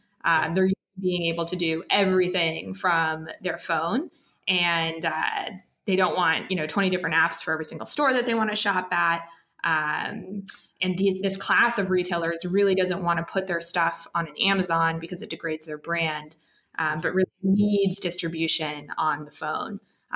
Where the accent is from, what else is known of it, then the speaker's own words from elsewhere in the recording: Anchorage, Alaska, United States; So I grew up in Anchorage, Alaska, so didn't have access to very many stores or malls.